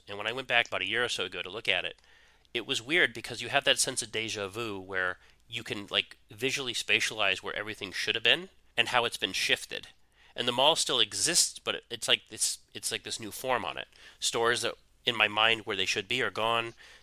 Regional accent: New England, United States; So I'm from the East Coast. I'm from New England.

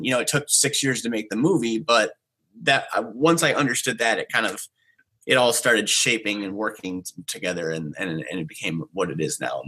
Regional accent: Detroit, Michigan, United States; You know, when I say we're from Detroit, we're from the northern suburbs. We're not from 8 Mile. We're from 22 Mile. So it's a lot different where we're from.

